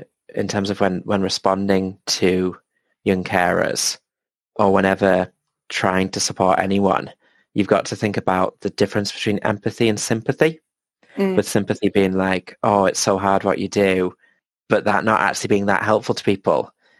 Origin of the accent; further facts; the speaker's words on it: United Kingdom; Because obviously I'm coming from the British perspective.